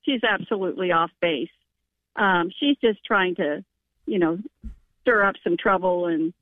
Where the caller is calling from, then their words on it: Charlotte, North Carolina, United States; I'm calling from Charlotte right now.